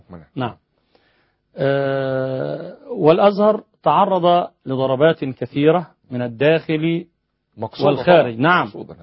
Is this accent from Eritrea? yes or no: no; Egypt; قلت لا أنا من مصر.